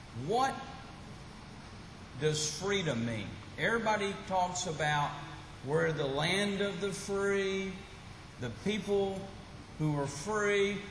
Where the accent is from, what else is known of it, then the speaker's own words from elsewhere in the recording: United States; I'm an American.